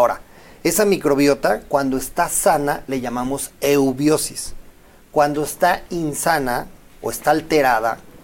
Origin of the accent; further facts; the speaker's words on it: Guanajuato, Mexico; De Guanajuato.